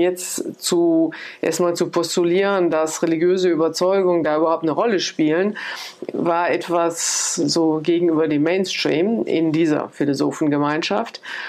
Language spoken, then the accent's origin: German; Cologne, North Rhine-Westphalia, Germany; moved away as an adult; ich bin in Köln aufgewachsen und habe da Physik und Mathematik studiert. Bin dann nach Frankreich gegangen